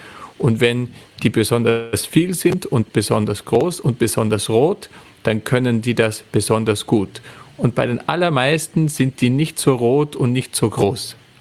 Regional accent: Austria; dann kann man sich einfach nach Österreich begeben, zum Beispiel, dort, wo ich herkomme.

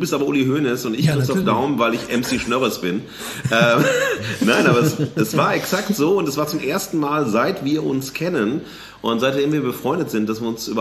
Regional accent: Duisburg, North Rhine-Westphalia, Germany; aber es war ein sehr schöner, rauschige Sommernacht in meiner Heimatstadt Duisburg.

